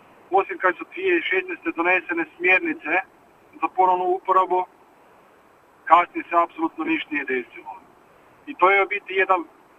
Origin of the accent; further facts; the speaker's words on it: Mursko Središće, Međimurje County, Croatia; star 44 godine, dolazim iz Murskog Središća, najsjevernijeg hrvatskog grada